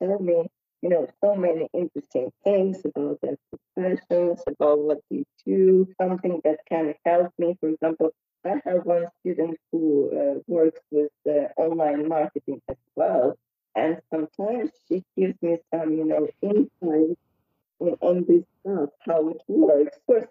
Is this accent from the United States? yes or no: no; Ukraine; English is a second language; I am bilingual from birth because, as you may know, Ukraine was a part of USSR. In the past, I grew up in bilingual environment, and from my birth, I heard Russian on TV.